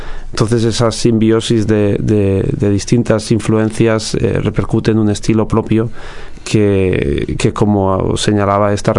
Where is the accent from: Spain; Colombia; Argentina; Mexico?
Spain; first language Catalan; Spanish is a second language; en castellano, catalán, mi lengua materna, y en inglés.